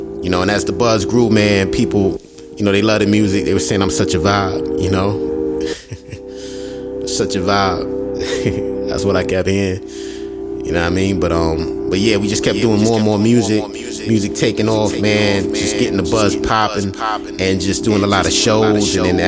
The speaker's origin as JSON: {"language": "English", "town": "Queens", "region": "New York", "country": "United States", "tie": "born or raised there", "said": "You know, I grew up in Southside Jamaica, Queens. Right off of 125, man, and on Suffern Boulevard. It's like right across the street from Daisy Park."}